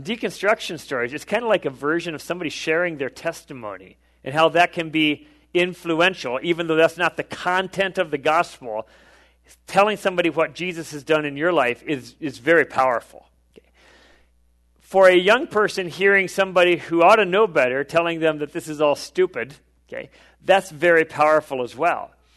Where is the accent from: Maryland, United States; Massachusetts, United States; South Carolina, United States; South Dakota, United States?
South Dakota, United States; I'm from South Dakota. I think we lead the league. So we had racism in Sioux Falls.